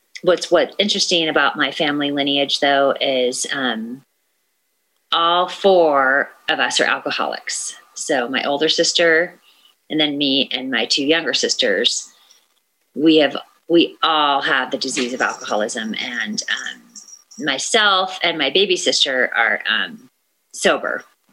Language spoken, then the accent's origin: English; California, United States; born there; But I was born in the Bay Area. My family's from Alameda, and I was the firstborn to my father